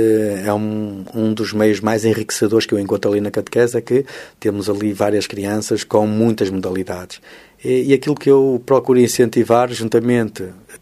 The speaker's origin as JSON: {"language": "Portuguese", "town": "Vila Nova de Famalicão", "region": "Braga", "country": "Portugal", "tie": "born or raised there", "lives_now": "Arcozelo, Portugal", "said": "Eu sou natural de Lousado, Vila Nova de Famalicão."}